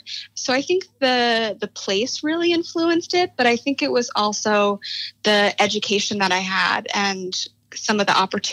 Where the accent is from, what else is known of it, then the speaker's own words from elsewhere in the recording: New Orleans, Louisiana, United States; Yeah. So I grew up in New Orleans. That's where my family's been for quite some time. And I'm one of four kids.